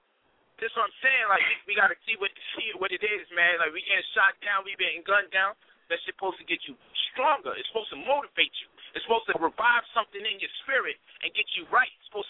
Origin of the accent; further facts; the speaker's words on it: Brownsville, United States; and still be in the hood and tell you I'm from Brownsville.